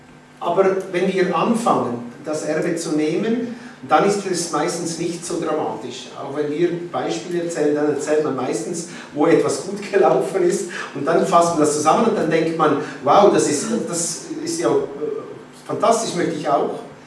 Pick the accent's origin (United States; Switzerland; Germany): Switzerland; so sind wir in die Dörfer gegangen, bei uns in der Schweiz, katholische Dörfer